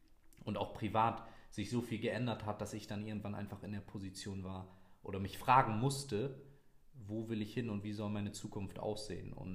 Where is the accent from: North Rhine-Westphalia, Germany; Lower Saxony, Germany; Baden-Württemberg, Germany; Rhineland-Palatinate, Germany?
Lower Saxony, Germany; Oldenburg; Ich komme aus Oldenburg